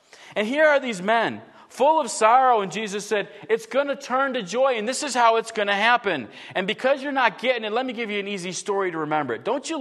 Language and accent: English; Buffalo, New York, United States; And I grew up in Buffalo, so I knew where Children's Hospital was.